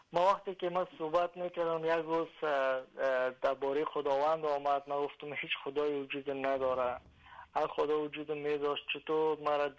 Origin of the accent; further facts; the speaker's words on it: Afghanistan; moved away as an adult; now in Denmark; من سال 1390 متولد افغانستان هستم. 24 سال در افغانستان من زندگی کردم. فقط به نام مسلمان بودم